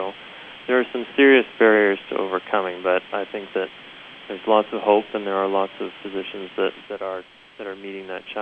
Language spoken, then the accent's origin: English; Fort St. John, British Columbia, Canada; I'm from Fort St. John, and I've spent my entire life growing up in the north.